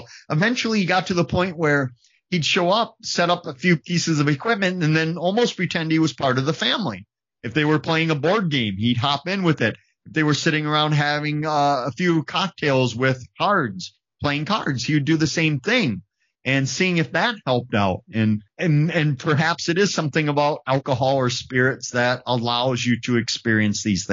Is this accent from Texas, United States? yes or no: no; Wisconsin, United States; And I can tell you, growing up in Wisconsin, I've had a few nights where I've, you know, taken down a lining kugels or two here.